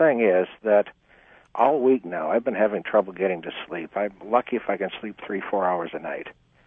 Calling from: Phoenix, Arizona, United States; I'm calling from Phoenix.

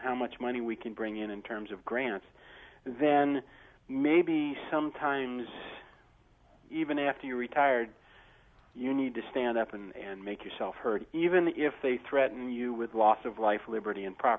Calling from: Tacoma, Washington, United States; I'm calling from Tacoma, Washington. I am a long-term listener, first-time caller.

